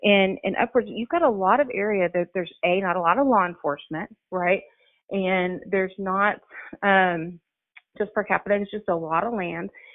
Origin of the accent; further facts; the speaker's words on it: Texas, United States; I'm a Texan and I believe that we should continue to have that right